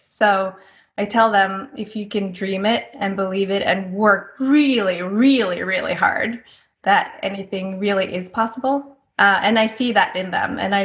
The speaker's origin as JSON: {"language": "English", "country": "Norway", "tie": "born or raised there", "second_language": "English", "moved": "as an adult", "lives_now": "New York, United States", "said": "growing up in Norway, where everyone is blonde with blue eyes"}